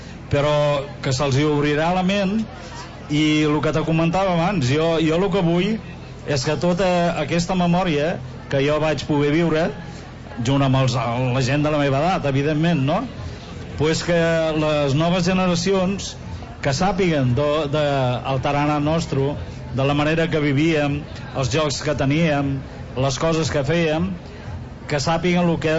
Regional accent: Tarragona, Catalonia, Spain; Perquè no tothom pot dir, noi, jo sóc del Serrallo.

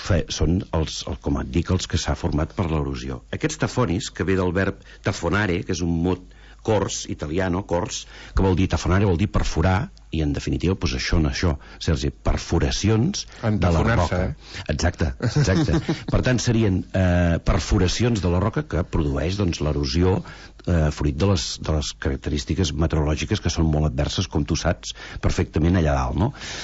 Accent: Girona, Catalonia, Spain

